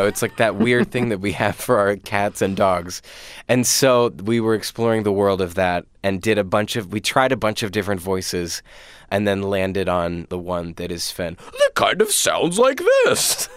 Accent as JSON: {"language": "English", "town": "Lancaster", "region": "Pennsylvania", "country": "United States", "tie": "born or raised there", "moved": "as an adult", "said": "I grew up in Lancaster, Pennsylvania, moved to New York when I was 19, and I immediately started dating someone who was also from my same hometown."}